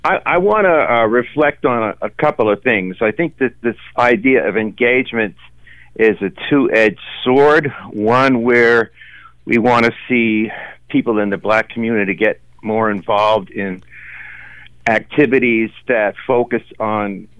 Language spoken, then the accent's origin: English; New York, United States; now in Oregon, United States; I'm from New York, where I was active politically. I was a community leader there, and we had considerable strength. I've been out here for about 7 years